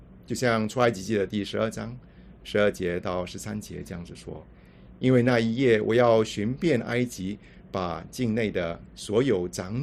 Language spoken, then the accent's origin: Chinese; Singapore; 我从新加坡过来